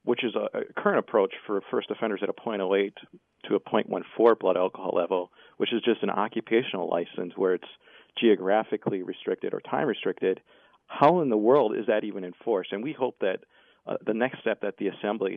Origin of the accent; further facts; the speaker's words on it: Wisconsin, United States; And you know, I'm from Wisconsin. I get told every time I come back there that, well, you know, you just enforce the laws that are on the books.